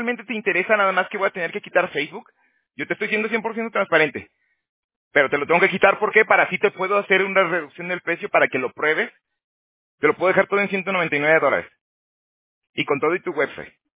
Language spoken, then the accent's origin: Spanish; Mexico; also born or lived in Canada; now in California, United States; yo me salí de México, yo soy de México hace 12 años, José. Primero fui a Canadá y ahorita ya estoy aquí en California.